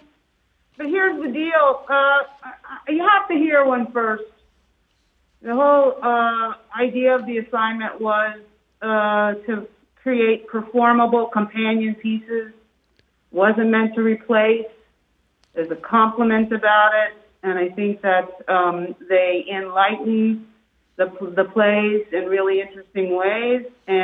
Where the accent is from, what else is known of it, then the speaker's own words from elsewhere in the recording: Montgomery, Alabama, United States; knew they were partnering with the Alabama Shakespeare Festival before I came on board, which is from my hometown.